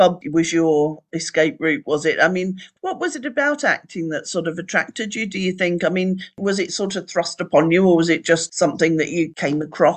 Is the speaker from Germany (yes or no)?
no; South East England, United Kingdom; I come from London, but I don't. I come from Sussex